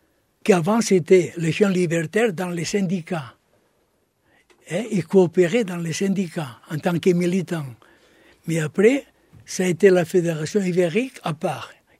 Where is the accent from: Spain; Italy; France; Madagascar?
Spain; Barcelona, Catalonia; born there; French is a second language; Je suis né à Barcelone, l'année 1922.